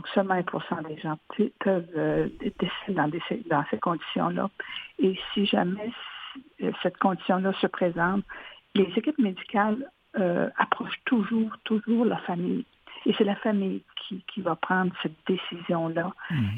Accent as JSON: {"language": "French", "town": "Rivière-du-Loup", "region": "Quebec", "country": "Canada", "said": "moi, je suis de Rivière-du-Loup"}